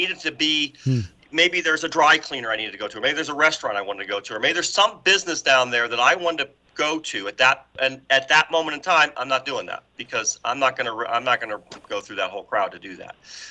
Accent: Detroit, Michigan, United States; I'm a Lions fan. I grew up in Detroit.

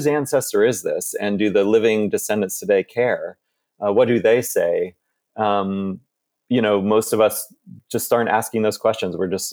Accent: Tucson, Arizona, United States; I grew up in Tucson, Arizona, loved history, had amazing teachers that got me really into Native American culture.

